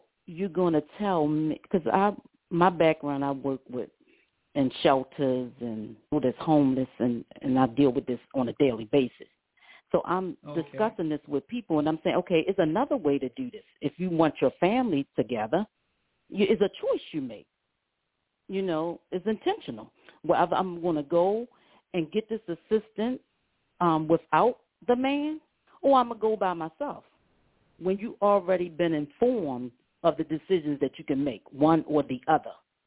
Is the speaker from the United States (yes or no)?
yes; Baltimore, Maryland, United States; and I grew up in Baltimore City, okay?